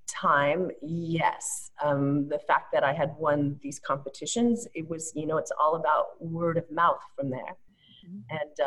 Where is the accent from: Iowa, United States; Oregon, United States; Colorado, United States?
Oregon, United States; Portland; I think the very first workshop gig that I had outside of my hometown, which is Portland, Oregon, was in Seattle, Washington.